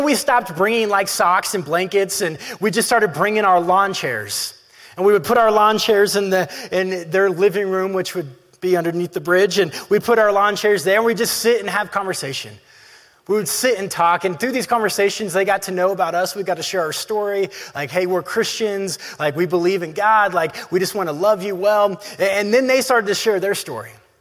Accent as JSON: {"language": "English", "town": "Atlanta", "region": "Georgia", "country": "United States", "tie": "born or raised there", "said": "When I was growing up, my family would go to the inner city, Atlanta. I grew up in Atlanta"}